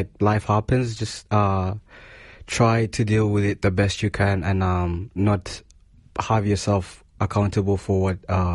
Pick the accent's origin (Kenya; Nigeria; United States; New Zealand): Kenya; now in Sydney, Australia; Originally, I come from Kenya.